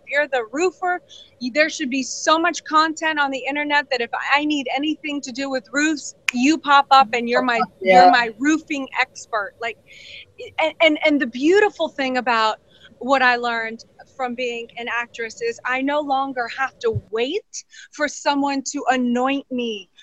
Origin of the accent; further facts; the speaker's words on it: the South, United States; I'm from the South. I love to entertain people